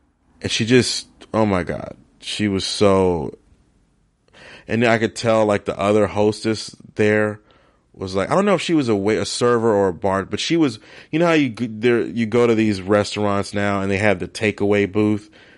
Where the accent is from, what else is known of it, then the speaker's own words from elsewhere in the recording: Maryland, United States; And I'm not the biggest seafood guy, and I know I'm from Maryland.